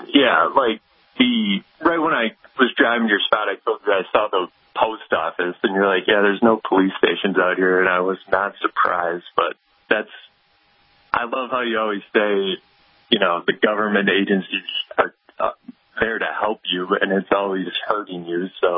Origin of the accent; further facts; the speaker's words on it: Wisconsin, United States; Even people I'm from Wisconsin originally, and they're like, oh, you're going to Missouri, you know, be careful down there.